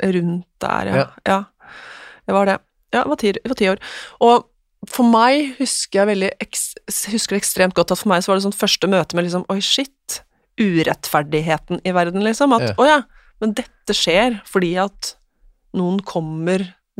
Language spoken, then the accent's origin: Norwegian; Hamar, Innlandet, Norway; altså jeg vokste opp på Hamar.